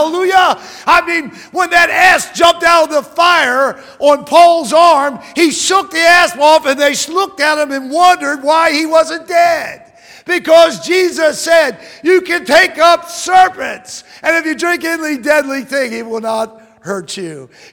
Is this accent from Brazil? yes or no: no; Atlanta, Georgia, United States; born there; My family was all born in Maryland, and I was born in Georgia during a revival in Georgia, in Atlanta, Georgia.